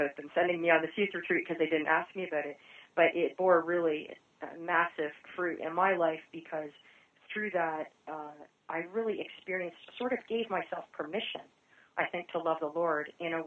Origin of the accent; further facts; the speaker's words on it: Oshawa, Ontario, Canada; now in United States; I'm originally from Oshawa, Ontario, Canada, and I'm the first international member of our community.